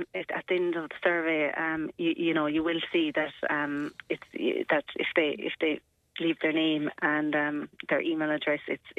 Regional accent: Ireland; And I suppose some of the norms that we have as Irish people wouldn't be norms for that community

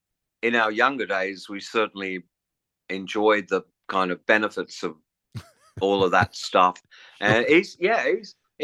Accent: England, United Kingdom; And look, I'm English anyway, not that that's got anything to do with it. I was born in England

